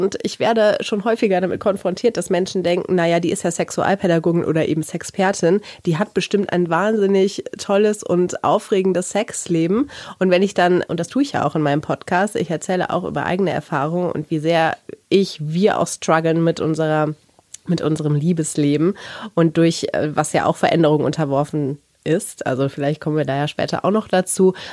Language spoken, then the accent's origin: German; Rhineland, Germany; Ich komme ja aus dem Rheinland.